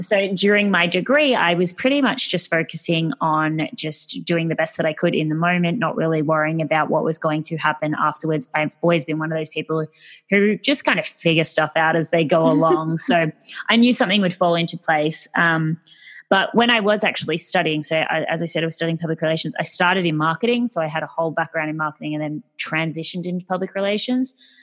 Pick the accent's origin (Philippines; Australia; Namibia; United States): Australia; So I am Australian, as you can probably hear.